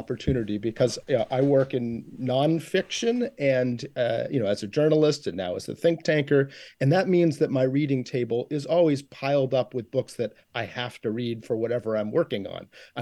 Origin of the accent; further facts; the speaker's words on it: Maine, United States; For me, I grew up in North Franklin County in a very small town.